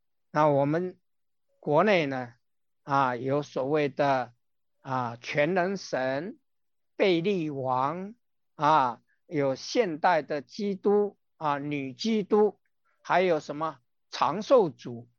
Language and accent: Chinese; China; now in United States; 那为什么我们中国人在美国就没有那么多啊，被枪杀啦，被什么啊？